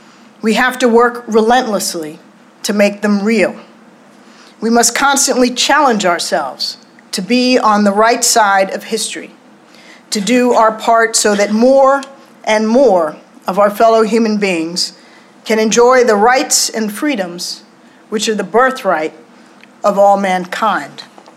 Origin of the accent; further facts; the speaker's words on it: United States; It's essential to who I am as an American.